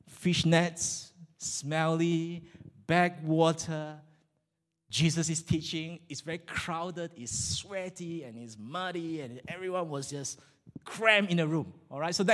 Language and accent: English; Malaysia; moved away as an adult; I came from Malaysia.